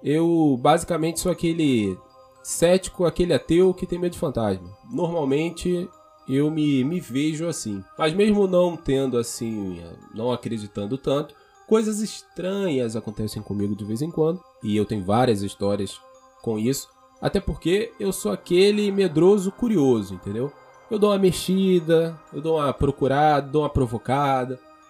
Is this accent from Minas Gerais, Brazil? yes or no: no; Niterói, Rio de Janeiro, Brazil; Eu me mudei de cidade por conta do trabalho. Eu sou de Niterói. Eu acabei morando em Saquarema por um ano.